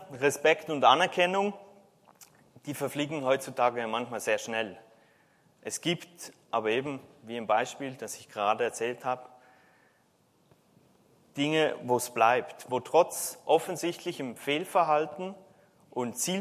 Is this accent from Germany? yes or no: yes; Baden-Württemberg, Germany; Als Badener hier ist natürlich die Daumen werden gedrückt